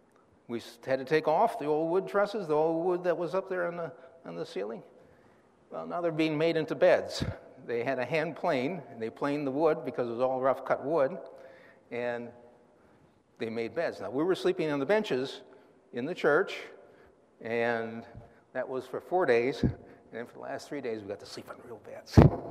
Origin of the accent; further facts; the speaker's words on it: United States; Now, we're from the United States, right? And we're missionaries.